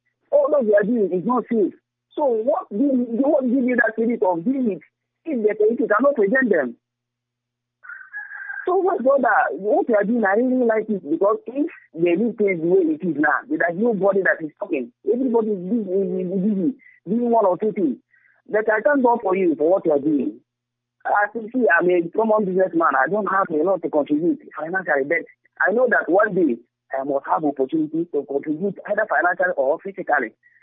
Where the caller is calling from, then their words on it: Calabar, Cross River, Nigeria; I'm calling from Calabar. I'm calling from Calabar.